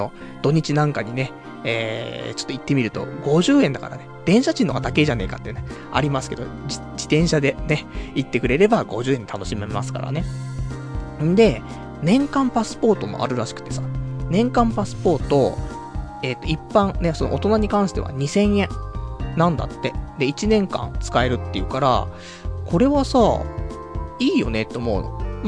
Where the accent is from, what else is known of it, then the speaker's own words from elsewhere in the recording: Saitama, Japan; 私埼玉出身ですからね